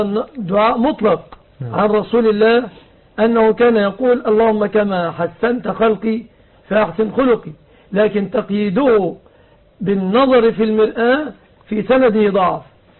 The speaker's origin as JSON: {"language": "Arabic", "country": "Egypt"}